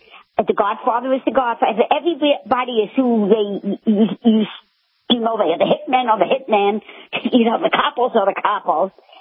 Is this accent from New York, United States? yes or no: no; Jersey City, New Jersey, United States; I grew up in Jersey City, which, as you know, is the second largest city, only to Newark.